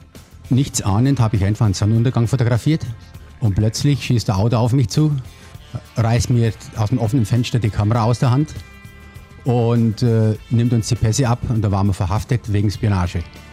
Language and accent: German; Bavaria, Germany; In der Nähe von Nördlingen.